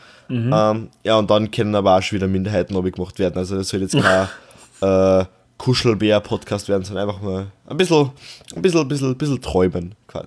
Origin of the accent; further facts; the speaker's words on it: Austria; wir sind ein Österreicher.